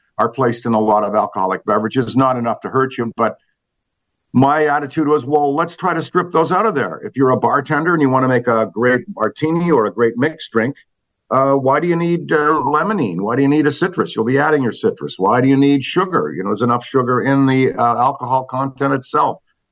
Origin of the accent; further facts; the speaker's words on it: Hull, Quebec, Canada; Well, yeah, I'm from Hull, Quebec, across the Ottawa River from Ottawa, the capital city of that great country.